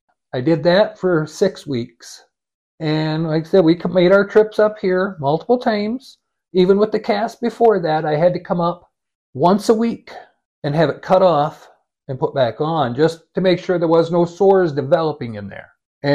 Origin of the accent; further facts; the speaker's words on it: Woolsey, South Dakota, United States; now in Huron, United States; I grew up in Woolsey, but I didn't move very far. I went to school in Woolsey, grew up in Woolsey, moved to Huron 23 years ago, and been here ever since.